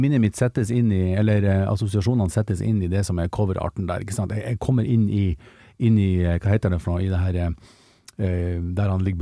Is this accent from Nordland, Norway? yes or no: yes; Mo i Rana, Nordland, Norway; Ja, nei, Gruben, utenfor Mo i Rana.